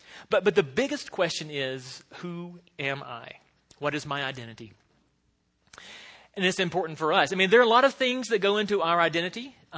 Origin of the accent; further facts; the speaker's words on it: the South, United States; for me, I would say I'm a Southerner because I'm from the South.